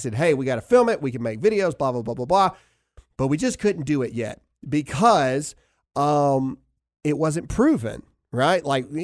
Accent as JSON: {"language": "English", "region": "the South", "country": "United States", "said": "We are not Fox News. We are not CNN. We're not the typical people. We are just people from the South."}